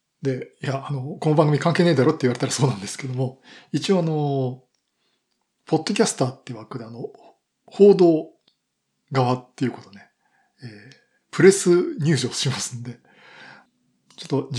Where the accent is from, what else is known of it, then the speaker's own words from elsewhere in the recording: Yokohama, Kanagawa, Japan; 私も地元の横浜でね、これ、キムチのすぐそばなんですけども、展示会やってますんで